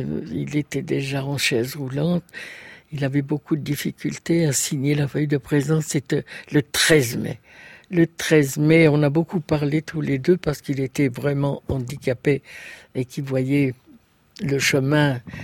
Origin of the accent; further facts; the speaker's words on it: Hauts-de-France, France; je suis du Nord.